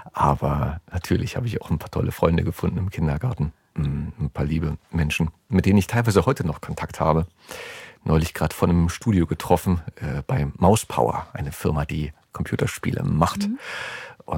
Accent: East Germany, Germany; ich bin im Osten groß geworden, aufgewachsen, die erste Zeit meines Lebens, bis dann die Mauer in den 89er Jahren gefallen ist, beziehungsweise die Wende in 1990 kam, wo ich dann auch eingeschult wurde. Und habe eine sehr östliche Sozialisierung

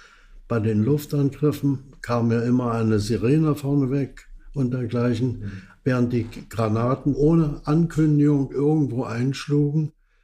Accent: Berlin, Germany; born there; also born or lived in Dresden; Also geboren bin ich in Berlin-Neukölln, in der Nähe von Hermannsplatz. Dort war ich die ersten 5 Jahre.

